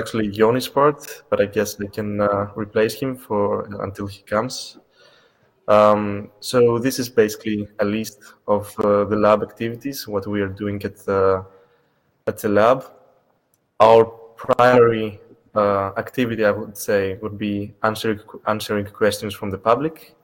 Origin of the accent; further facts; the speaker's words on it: Greece; English is a second language; I'm from Greece, and I'm a lawyer